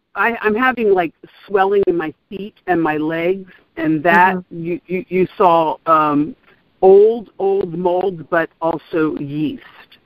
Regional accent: Los Angeles, California, United States; I'm actually from L.A., but I'm in San Francisco right now. So I'm calling you from San Francisco.

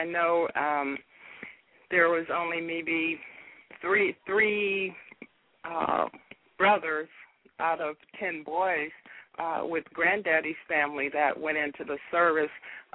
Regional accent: Valdosta, Georgia, United States; Both my grandfathers are from Georgia. We're from Valdosta, Georgia, which is about 230 miles south of Atlanta.

